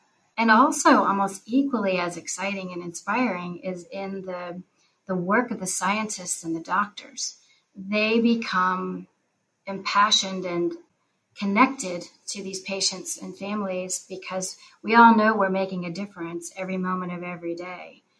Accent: Cincinnati, Ohio, United States; which was located in my hometown of Cincinnati, Ohio.

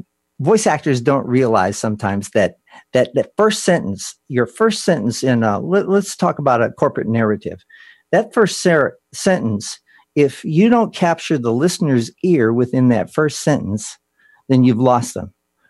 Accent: Los Angeles, California, United States; So, growing up in Los Angeles and playing music out there, I played in the Hollywood Bowl in 1966

